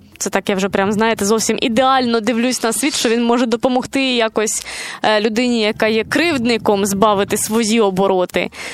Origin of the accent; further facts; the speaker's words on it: Kherson, Kherson Oblast, Ukraine; І ми, як херсонці, в принципі, ми просто бачили всю цю колосальну роботу